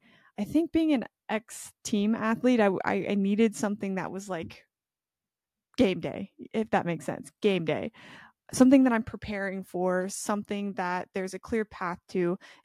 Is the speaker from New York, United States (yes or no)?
no; Oregon, United States; moved away as an adult; now in North Carolina, United States; I just knew that I was born and raised in Oregon, had lived there my whole